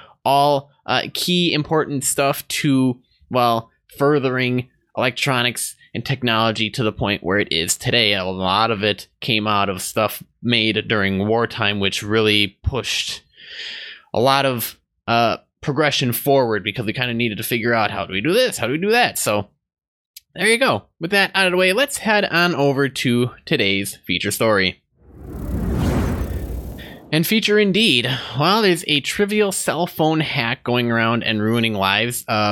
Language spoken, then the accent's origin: English; Wisconsin, United States; I grew up in Wisconsin. I only know so much as the seasons allow me to.